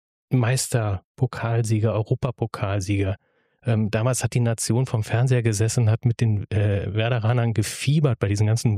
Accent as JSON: {"language": "German", "region": "Bremen", "country": "Germany", "said": "wo wir als Bremer oder Werder-Fan an sich immer so ein bisschen hingeschaut hat"}